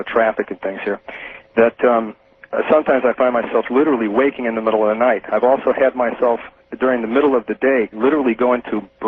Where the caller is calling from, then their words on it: Hawaii, United States; Maui, Hawaii.